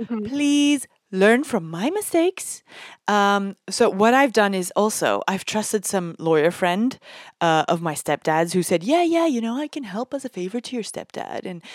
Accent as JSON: {"language": "English", "country": "Belgium", "said": "So yeah, I'm from Belgium, right?"}